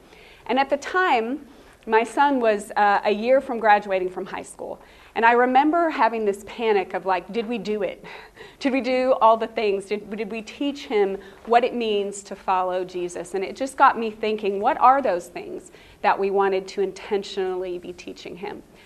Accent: Texas, United States; I grew up in Texas. I went to the Moody Bible Institute for college and studied theology, and that's where I met my Canadian husband.

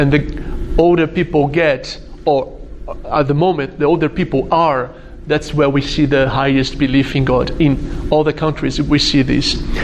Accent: Brazil; now in Granada, Spain; I live in southern Spain, in Granada. Though I'm originally from Brazil, I'm also Italian by nationality

